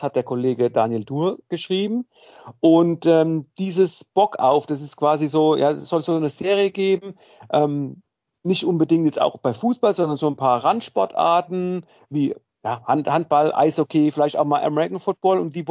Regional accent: Odenwald, Germany; ich weiß ja, ich komme aus dem Odenwald

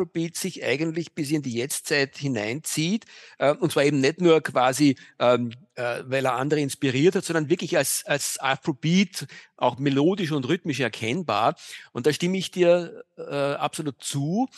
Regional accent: Austria; Aber da gibt es ein Projekt, das für uns als Österreicher

